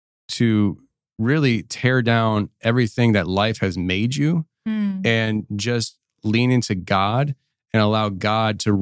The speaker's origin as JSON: {"language": "English", "region": "Pennsylvania", "country": "United States", "tie": "born or raised there", "said": "when I was a kid, I was raised up north in the Philly area, but like outside, when I was a kid, I was outside of Philly, very rural Pennsylvania. I lived in a very large trailer park"}